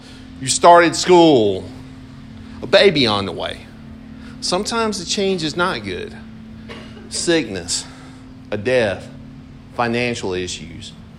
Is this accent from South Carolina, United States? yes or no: yes; Ware Shoals, South Carolina, United States; When I grew up on Lee Street down in Ware Shoals, and that was the thing.